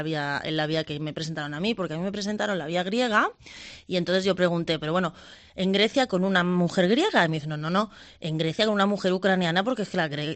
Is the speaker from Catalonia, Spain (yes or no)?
yes; Barcelona, Catalonia, Spain; Yo soy de Barcelona.